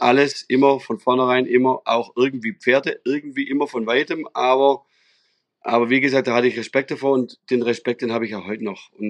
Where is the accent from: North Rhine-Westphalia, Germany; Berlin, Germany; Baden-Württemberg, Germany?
Baden-Württemberg, Germany; Kernen im Remstal; groß geworden. Mein Vater hat das reittherapeutische Reiten in der Diakonie Stetten, in Kernenstetten im Remstal aufgebaut mit behinderten Kindern. Das heißt, es war ein Bauernhof.